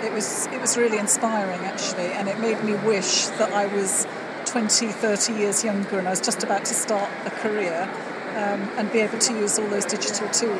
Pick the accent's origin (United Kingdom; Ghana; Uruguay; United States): United Kingdom; Stony Stratford, South East England; from Stony Stratford near Milton Keynes.